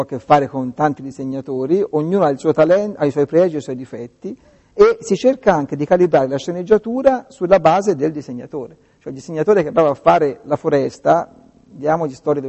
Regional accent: Tuscany, Italy; io, toscano lui

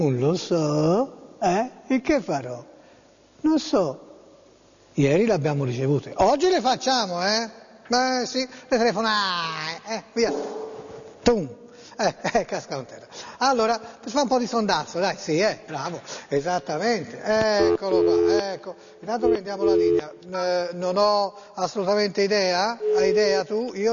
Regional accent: Florence, Tuscany, Italy; sono fiorentino, sono nato a Firenze, abito a Firenze.

